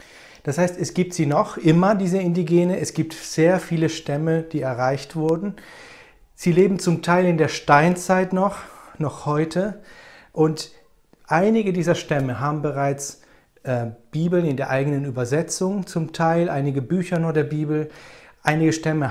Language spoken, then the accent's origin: German; Rome, Lazio, Italy; Ich bin damals in Rom aufgewachsen. Meine Eltern sind Missionare in Rom.